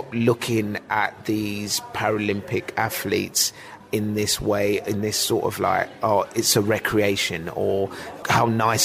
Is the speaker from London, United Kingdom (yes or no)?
yes; London, United Kingdom; for a young kid like myself, 11, 12 years old, growing up in East London